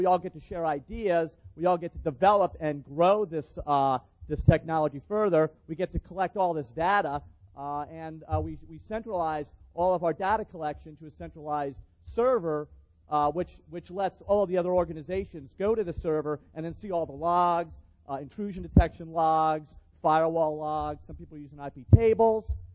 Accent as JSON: {"language": "English", "town": "Miami", "region": "Florida", "country": "United States", "said": "I'm from Miami, Florida."}